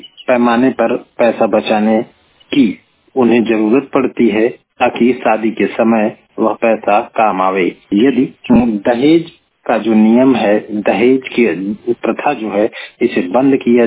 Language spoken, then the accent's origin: Hindi; Pratapgarh, Uttar Pradesh, India; और मैं प्रतापगढ़ से हूं।